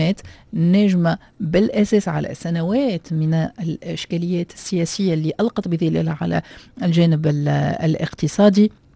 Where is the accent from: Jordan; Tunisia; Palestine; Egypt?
Tunisia; accent: Tunisian; كما نقولوا احنا بلهجتنا الدرجة ولا بالتونسية العامية